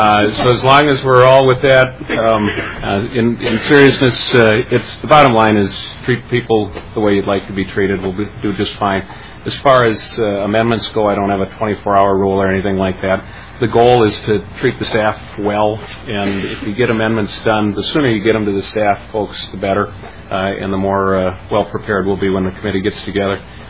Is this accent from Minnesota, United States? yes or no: yes; Inver Grove Heights, Minnesota, United States; I'm from Invergrove Heights.